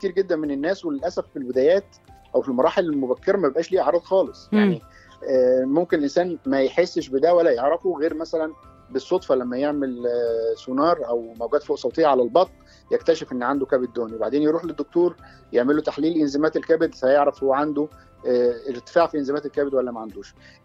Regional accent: Egypt; لكن عندنا في مصر على سبيل المثال

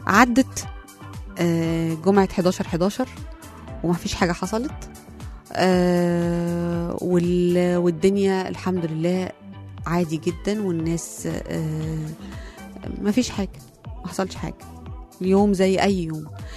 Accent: Egypt; انا ابن مصر، انا ضد الكسر

